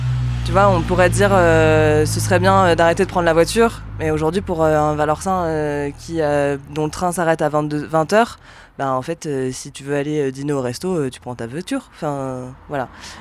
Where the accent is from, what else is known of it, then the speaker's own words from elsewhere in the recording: Lyon, Auvergne-Rhône-Alpes, France; also born or lived in Grenoble; moi j'ai grandi à Lyon ou à Grenoble